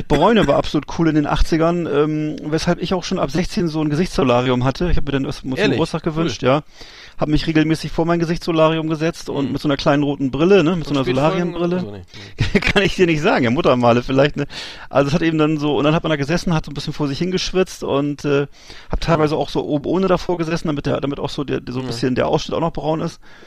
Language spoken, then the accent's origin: German; Bremerhaven, Bremen, Germany; am coolsten waren das eben bei uns in Bremerhaven die Nike-Tennissocken von, die gab es in Wally's Nike Corner. Das war so der offizielle Nike-Store in meiner Heimatstadt